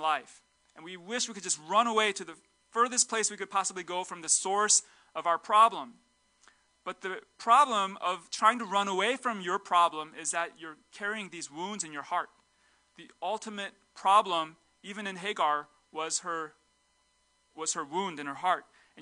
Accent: Seattle, Washington, United States; now in New York City, United States; I didn't know anybody in New York City. I was from Seattle, and it was such a hard season for me

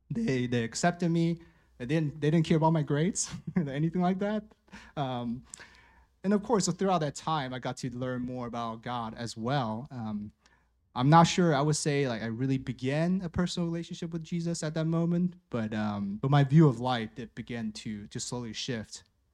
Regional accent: Taiwan; I was born and raised here in Taiwan, and during my early years, life was just mostly about school

